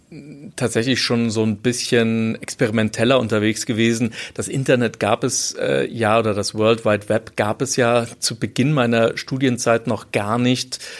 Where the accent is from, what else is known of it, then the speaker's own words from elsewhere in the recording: Munich, Bavaria, Germany; also born or lived in Bonn; Ich bin schon in frühen Kindheitsjahren nach Bayern verschleppt worden. Ich bin hier in München zur Schule gegangen und bin dann auch hier, habe hier auch mein Abitur gemacht.